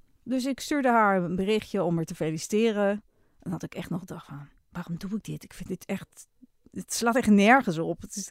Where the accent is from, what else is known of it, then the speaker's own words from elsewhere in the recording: Amsterdam, North Holland, Netherlands; Ik ben verhuisd naar de Bollestreek. Ik kom oorspronkelijk uit Amsterdam, althans daar heb ik het grootste deel van mijn leven gewoond.